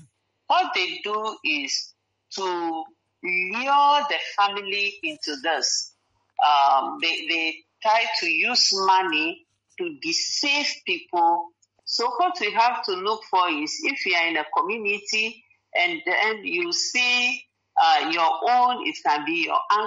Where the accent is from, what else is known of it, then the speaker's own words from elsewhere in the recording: Ghana; let's say the person is a Ghanaian, like I'm from Ghana